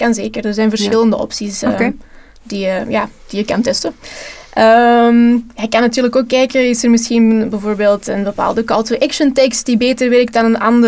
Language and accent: Dutch; Belgium; omdat we als Belgen steeds veel eisender worden